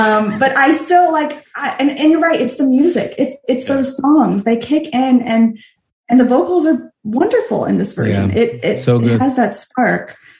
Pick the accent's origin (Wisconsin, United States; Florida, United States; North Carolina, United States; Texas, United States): Florida, United States; growing up in Florida, I had seen regional productions, but I wasn't in that world.